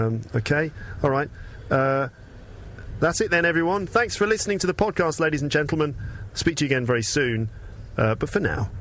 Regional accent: England, United Kingdom; What's wrong with us as English people? Is there anything wrong with us?

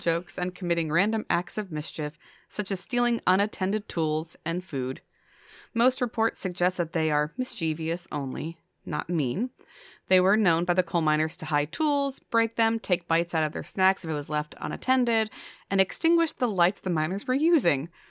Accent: Millville, United States; I'm from Millville.

